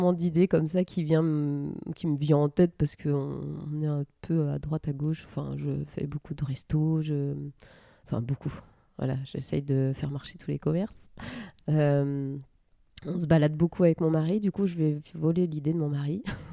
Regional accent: Pays de la Loire, France; born there; Je suis née en Mayenne, c'est difficile de dire un endroit. Je suis née là, j'adore.

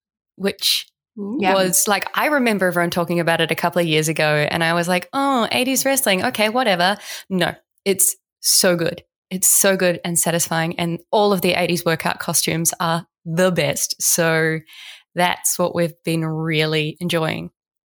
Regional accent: New Zealand; And then when I was 11, my hometown, tiny little hometown in New Zealand, had a really strong AmDram society

